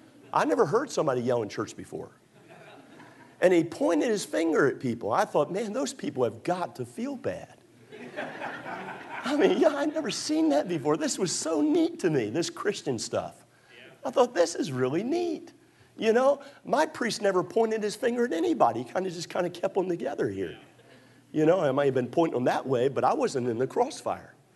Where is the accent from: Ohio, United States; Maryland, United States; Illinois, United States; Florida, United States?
Maryland, United States; Baltimore; born there; So I was born in Baltimore City. I want to go back to the city.